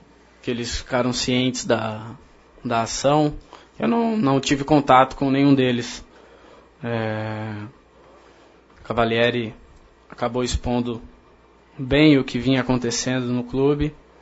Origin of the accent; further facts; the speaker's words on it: Hortolândia, São Paulo, Brazil; also born or lived in Campinas; Sou natural de Campinas, mas eu sempre morei em Hortolândia.